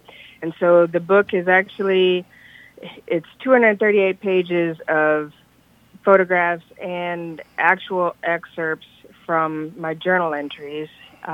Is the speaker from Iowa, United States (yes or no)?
yes; Iowa, United States; I was born and raised here, and I've lived my entire life in Iowa